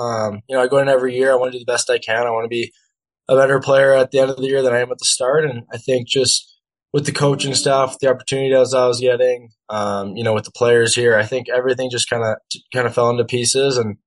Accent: San Diego, California, United States; Yeah, San Diego, California. I was born there, you know, raised there, and played hockey there till I was 13 years old. So it's my home for sure.

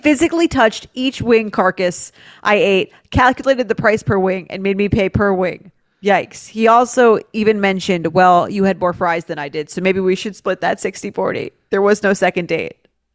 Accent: New York City, New York, United States; I'm from New York City. I'm in grad school in the Midwest.

